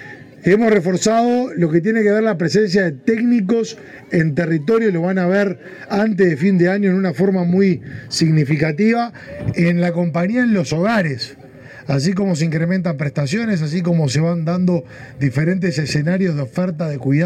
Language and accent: Spanish; Uruguay; como uruguayo